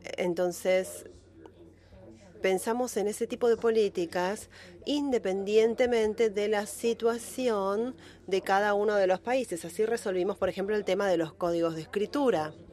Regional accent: Costa Rica; de Costa Rica y hablo a título personal.

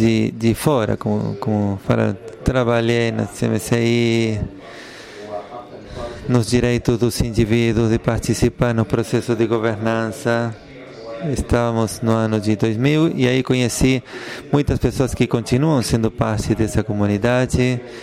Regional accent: France; Portuguese is a second language; se bem em Paris eu sou considerado um estadunidense muito amável, eu, na verdade, sou francês.

